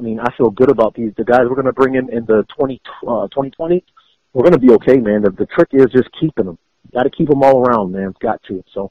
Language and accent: English; New Jersey, United States; also born or lived in Philadelphia; Then we moved to South Jersey from Philadelphia and couldn't find football there